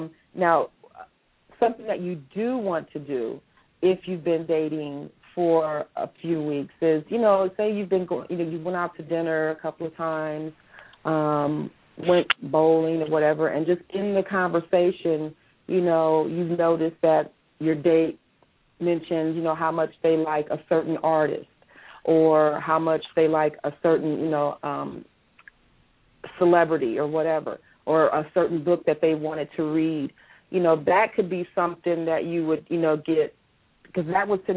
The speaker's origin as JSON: {"language": "English", "town": "Peoria", "region": "Illinois", "country": "United States", "moved": "yes", "lives_now": "Atlanta, United States", "said": "I am an artist and DJ manager. I'm also a youth counselor at the Boys and Girls Club. I'm originally from Peoria, Illinois. I reside in Atlanta, Georgia. I've been here for 14 years"}